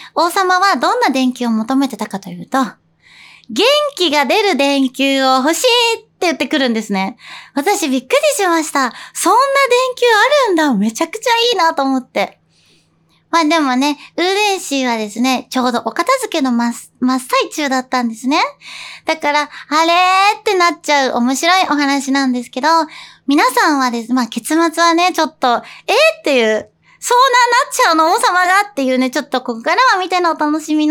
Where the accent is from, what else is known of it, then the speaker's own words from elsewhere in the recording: Tokyo, Japan; 東京出身、東京育ち、東京生まれの私は、もちろん東京、千葉、埼玉、神奈川はいっぱい行ったことあるんですけど、